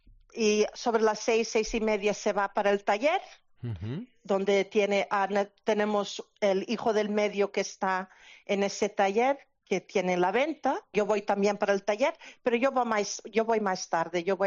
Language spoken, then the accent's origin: Spanish; Carnota, Galicia, Spain; now in Bayonne, United States; Yo soy de La Coruña, ¿sí?, de Carnota.